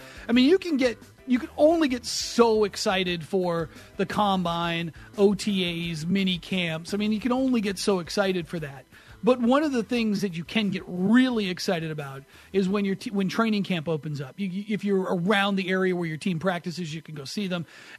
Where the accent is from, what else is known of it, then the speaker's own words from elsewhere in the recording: New England, United States; and I grew up in New England